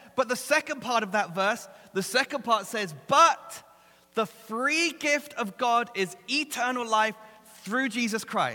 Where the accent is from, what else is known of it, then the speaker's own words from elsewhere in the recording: England, United Kingdom; See, growing up in England, and I know this is a bit of a stereotype